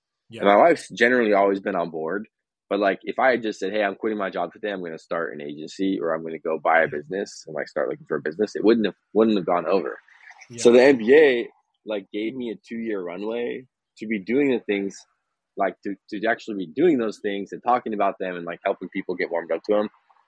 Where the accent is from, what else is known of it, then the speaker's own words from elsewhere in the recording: New York, United States; So I grew up in upstate New York. So I'm a New Yorker at heart.